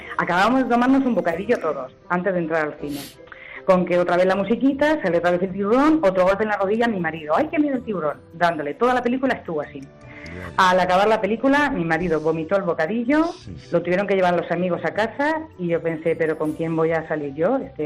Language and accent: Spanish; Tobarra, Castilla-La Mancha, Spain; Pues soy de Tobarra.